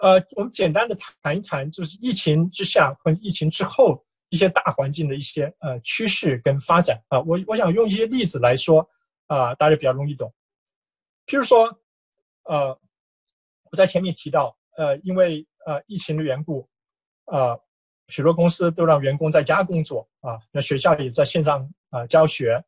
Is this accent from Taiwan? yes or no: yes; southern Taiwan, Taiwan; moved away as an adult; also born or lived in Taipei; now in United States; 后来我是在台湾南部长大的，后来到台北读书，这也是一个少数的这个群体啊。那后来到美国，当然是更是一个少数的族裔啊。